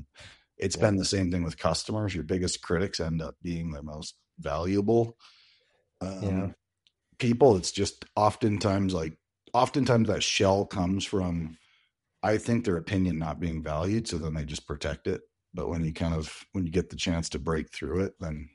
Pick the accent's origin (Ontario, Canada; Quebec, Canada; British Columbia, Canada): Ontario, Canada; St. Thomas; I grew up in St. Thomas, Ontario. So I've really lived in two towns in my life.